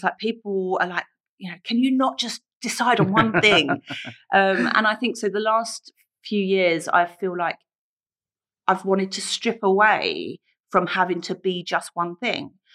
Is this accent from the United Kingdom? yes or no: yes; London, United Kingdom; You know, I grew up in the East End, and then my life has led me all over the places.